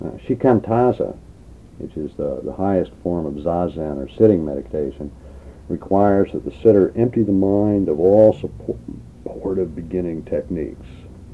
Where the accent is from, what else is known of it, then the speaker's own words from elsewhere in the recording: Scotland, United Kingdom; Being a Scot and having druidic kind of ancestry, I fooled around with some oak trees and things like that.